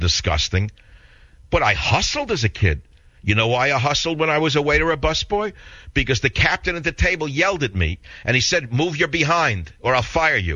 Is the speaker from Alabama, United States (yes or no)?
no; New York, United States; moved away; I mean, I grew up in New York. I left a long time ago, but I still have a certain pace.